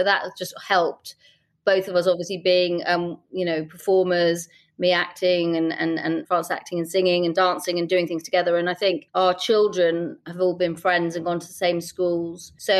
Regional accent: London, United Kingdom; I was from Camden

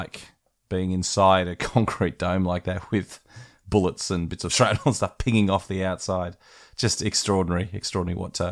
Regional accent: West Wyalong, New South Wales, Australia; Where I grew up in West Wyalong

